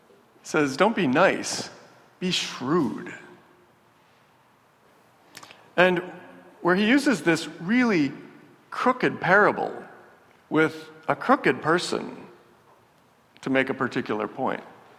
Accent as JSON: {"language": "English", "region": "Midwest", "country": "United States", "tie": "born or raised there", "said": "Growing up in the Midwest, as I did, one of our core values was niceness."}